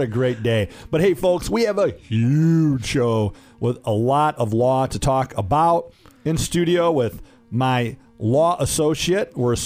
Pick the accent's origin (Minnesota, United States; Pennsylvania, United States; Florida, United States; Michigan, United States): Michigan, United States; Detroit; We're from Metro Detroit.